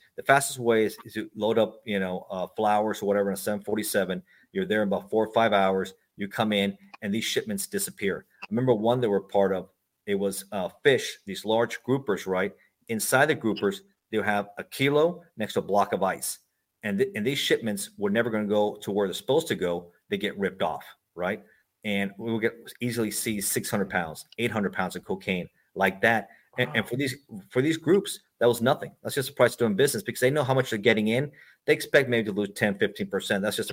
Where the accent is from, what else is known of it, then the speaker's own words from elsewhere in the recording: Miami, Florida, United States; also born or lived in Los Angeles; And I was born in Los Angeles, raised in Miami, very Cuban, very bilingual, a lot of Spanish. And I knew Spanish. I knew the Latin American culture.